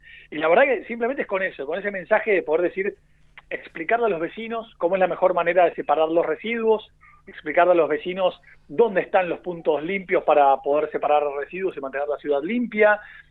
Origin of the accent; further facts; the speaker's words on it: San Martín de los Andes, Neuquén, Argentina; born there; nacimos ahí en San Martín de los Andes, ahí cerquita